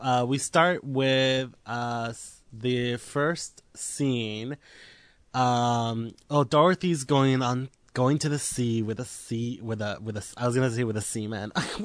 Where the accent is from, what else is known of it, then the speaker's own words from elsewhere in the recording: Mexico; I grew up in Mexico.